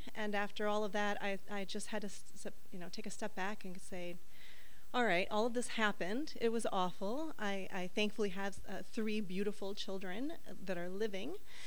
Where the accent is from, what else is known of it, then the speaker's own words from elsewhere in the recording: New York, United States; I'm originally from New York. My father's a firefighter.